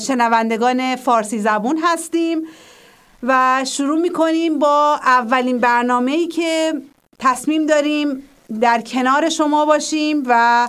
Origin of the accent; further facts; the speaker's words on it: Iran; moved away as an adult; بچه‌های من وقتی ما از ایران اومدیم بیرون 3.5 سال بودن،